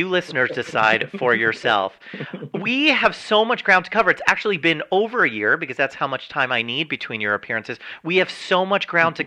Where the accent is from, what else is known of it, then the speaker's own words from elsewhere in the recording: New Jersey, United States; I'm from Jersey, guys.